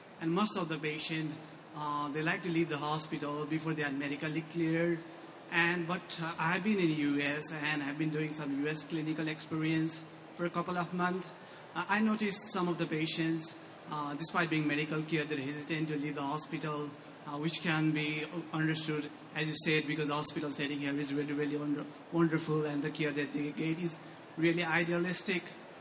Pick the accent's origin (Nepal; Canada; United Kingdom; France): Nepal; now in United States; I'm from Nepal, a different part of the world compared to US.